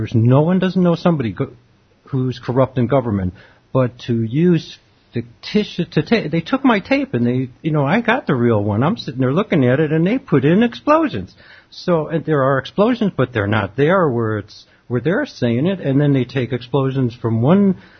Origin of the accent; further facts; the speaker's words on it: New York, United States; I was from New York.